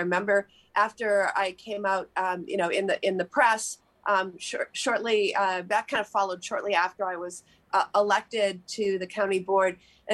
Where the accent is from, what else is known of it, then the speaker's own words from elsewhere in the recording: Madison, Wisconsin, United States; Yes, I was actually I was at Smith College, and I came out there. And so when I returned to Mad